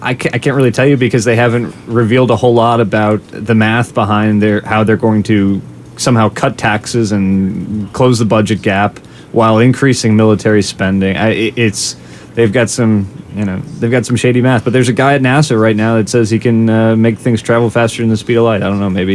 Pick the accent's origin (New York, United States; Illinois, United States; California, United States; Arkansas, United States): Illinois, United States; Chicago; moved away; I was born and raised in Chicago, moved south with my family about 10 years ago